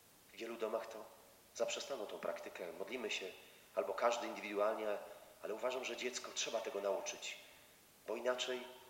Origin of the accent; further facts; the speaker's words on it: Krynica-Zdrój, Lesser Poland, Poland; jestem osobą wierzącą, nie życzę sobie na taki temat. Jak wiecie, pochodzę z Krynicy, Zdroju, Krynicy Górskiej.